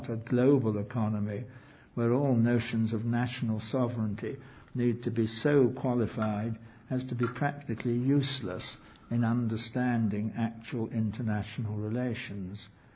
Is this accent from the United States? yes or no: no; England, United Kingdom; But my fellow English have usually confused Englishness completely with being British.